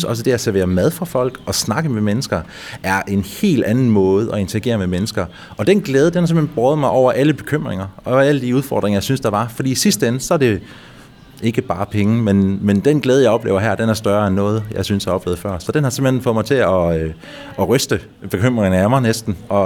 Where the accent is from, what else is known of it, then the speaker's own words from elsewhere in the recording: Aarhus, Central Denmark Region, Denmark; now in Sorø, Denmark; Altså jeg er tilflytter oprindeligt fra Aarhus af, opvokset i Jylland, og flyttet til Ringsted først, og senere til Sorø